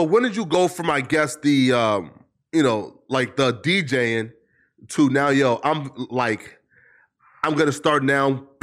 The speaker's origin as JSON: {"language": "English", "region": "North Dakota", "country": "United States", "said": "Bro, listen, I'm from North Dakota, right?"}